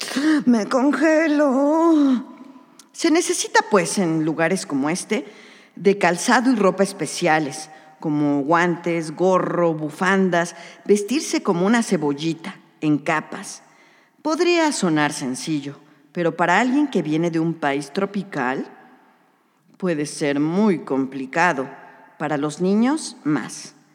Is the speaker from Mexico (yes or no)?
yes; Mexico; muchos migrantes de otros países atraviesan México, porque somos los vecinos de Estados Unidos